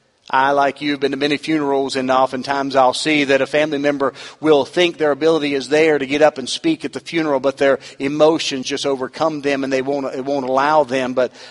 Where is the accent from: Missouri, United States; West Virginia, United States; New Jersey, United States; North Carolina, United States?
West Virginia, United States; I'm from West Virginia, I think this isn't going to bother us